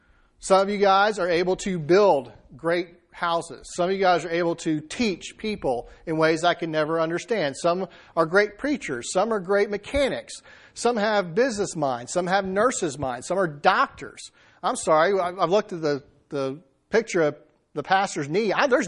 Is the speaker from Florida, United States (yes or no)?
yes; Florida, United States; I grew up in Florida. Let me tell you something. Florida doesn't have these.